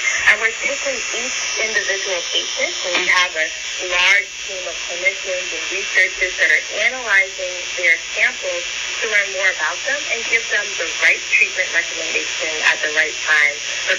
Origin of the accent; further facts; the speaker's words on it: Jamaica; now in United States; So I immigrated from Houston, Jamaica.